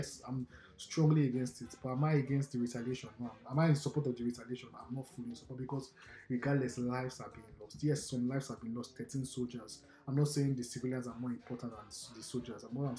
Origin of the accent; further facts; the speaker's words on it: Delta, Nigeria; I'm like, I'm from Delta. No, she was, when I told her my name, she's like, you are Igbo. I'm like, no, I'm not Igbo, I'm from Delta.